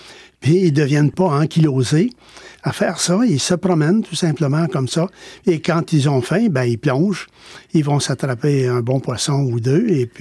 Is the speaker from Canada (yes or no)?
yes; Quebec, Canada; Sur la ferme où j'ai grandi, dans l'Outaouais, ça arrivait qu'on en voyait le long du ruisseau.